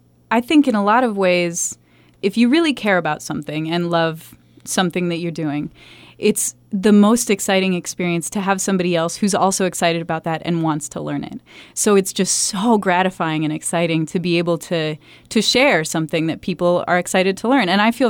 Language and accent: English; Buffalo, Wyoming, United States; hearing that I grew up in Buffalo, Wyoming, and then have lived all over the world and done all these different things and speak other languages.